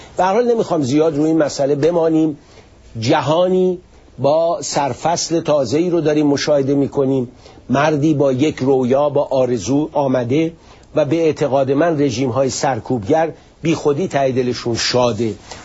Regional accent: Iran; من به عنوان یک ایرانی در سرزمینی که 100 سال پیش مشروطیت میاد

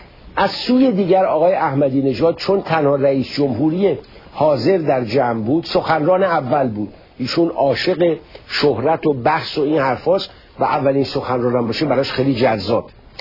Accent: Iran; خب این از نظر احساس من به عنوان یک ایرانی که به قضیه نگاه، اما از نظر یک تحلیلگر باید بگویم

